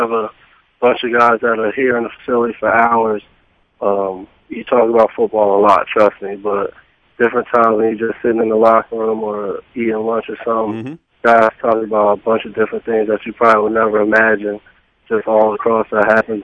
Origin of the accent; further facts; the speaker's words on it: New York, United States; I'm from New York, and I went to high school right along the border in Lawnsville, New Jersey.